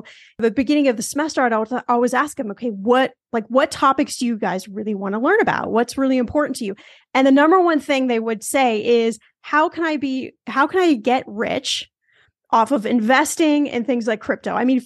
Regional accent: Los Angeles, California, United States; You know, we've got, I'm from Los Angeles, you know, the Staples Center, which it will always be the Staples Center to me, where the Lakers used to play

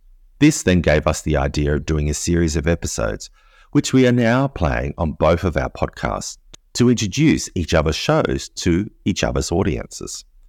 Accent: Montmorillon, Nouvelle-Aquitaine, France; The fourth update is about Montmorillon, my hometown here in France.

